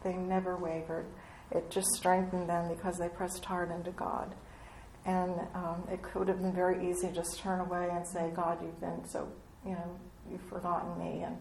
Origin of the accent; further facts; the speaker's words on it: Baltimore, Maryland, United States; born there; And so I was born in 1950 in Baltimore, Maryland, which means I will have my 70th birthday this summer.